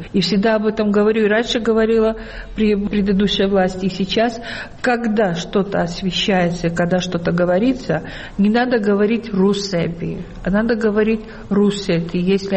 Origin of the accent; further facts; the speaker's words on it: Tbilisi, Georgia; я когда говорила, что я из Тбилиси, что у нас особенный толерантный народ.